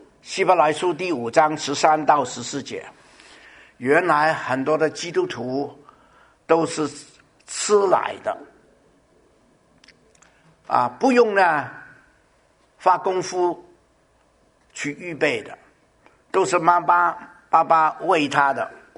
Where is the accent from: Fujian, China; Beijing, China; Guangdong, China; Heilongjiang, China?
Guangdong, China; moved away; also born or lived in New York; 因为我是广东人，他也广东，我请你饮茶。我在纽约住了十五年，1985年就搬到这边来了。